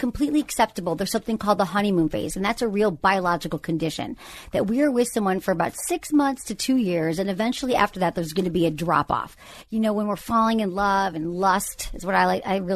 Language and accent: English; Michigan, United States; I had zero sex education growing up in Michigan, and I don't think it's changed that much.